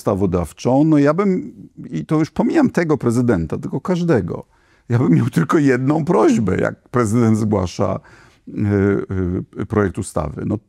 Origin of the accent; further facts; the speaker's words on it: Bydgoszcz, Kuyavian-Pomeranian Voivodeship, Poland; W końcu wychowałem się na bydgoskim podwórku.